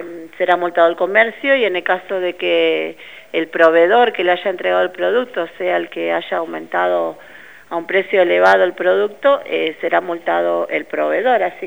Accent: Zapala, Neuquén, Argentina; porque somos acá de Zapala

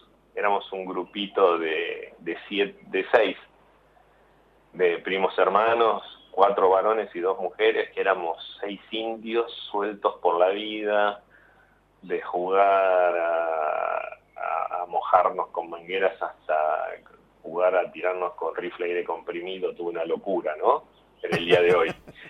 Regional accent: Lanús, Buenos Aires Province, Argentina; En Lanús. Yo soy de Lanús.

